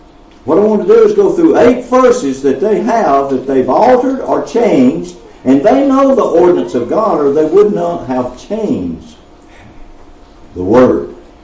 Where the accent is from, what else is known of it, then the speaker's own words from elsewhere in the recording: Alabama, United States; now in Moscow, United States; So I'm from Alabama, I'm from the South, and homosexuality is still this way down there.